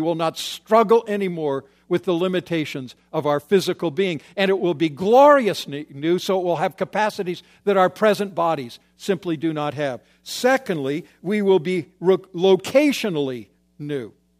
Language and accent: English; Calgary, Alberta, Canada; And people would inevitably ask, where are you from? And I would say in my naivety, I'm from Calgary where the Winter Olympics are going on.